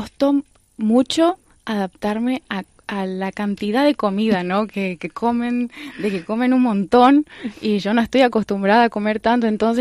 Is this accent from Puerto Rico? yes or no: no; northern Argentina, Argentina; Soy del norte de Argentina, que no estoy cerca del mar.